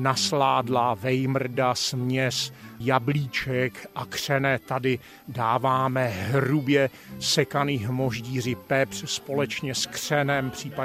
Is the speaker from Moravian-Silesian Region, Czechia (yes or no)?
yes; Moravian-Silesian Region, Czechia; U nás ve Slezsku to tak není, protože máme trošičku tu škálu těch výrobků a to složení jiné.